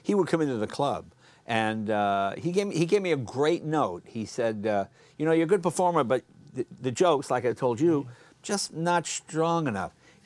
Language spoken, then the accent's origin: English; New England, United States; I grew up in New England